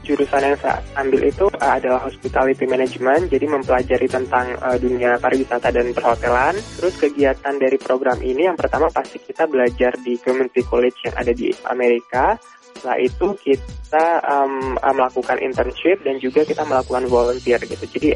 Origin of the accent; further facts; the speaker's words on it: Bali, Indonesia; now in United States; Saya berasal dari Bali dan sebelumnya saya bekerja di salah satu villa yang ada di Bali sebagai public relation.